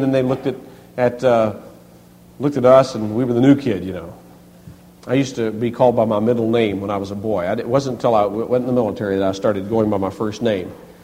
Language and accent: English; Kentucky, United States; We were born and raised in Kentucky, but dad's been in Georgia now for nearly 20 years.